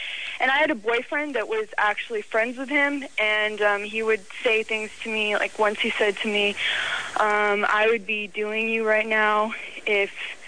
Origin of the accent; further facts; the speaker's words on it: United States; now in Canada; I'm American. I moved to Canada to do that when I was...